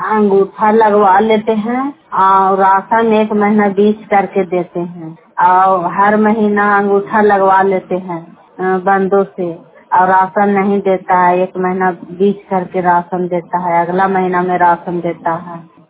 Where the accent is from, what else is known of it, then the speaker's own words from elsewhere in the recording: Bihar, India; मैं बिहार के रहने वाला हूँ।